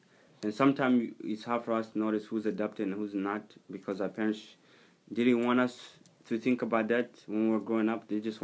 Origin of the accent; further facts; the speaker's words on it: Tanzania; also born or lived in DR Congo; came from Tanzania, but that's a long story to explain. So, Tanzania was a refugee camp where I grew up for 12 years, but I was born in Congo, but my parents were born in Burundi. So, my parents were refugees in Congo, and I was born there in a refugee camp